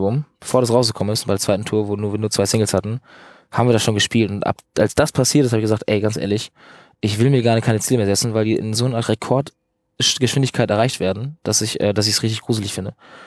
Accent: Northern Germany, Germany; Ich komme irgendwie aus dem Norden

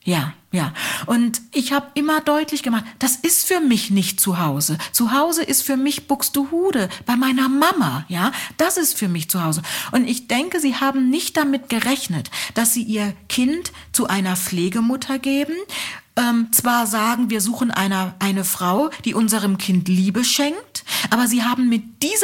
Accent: Nigeria; now in Germany; Das hat mich erstaunt, weil das war bei uns in Nigeria ein No-Go. Also wenn wir das gemacht hätten, da hätte unsere Mutter gefragt, who asked you?

